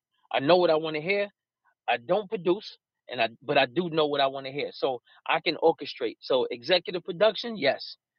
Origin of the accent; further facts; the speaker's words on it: Bronx, New York, United States; But I'm definitely an MC at heart because I come from the Bronx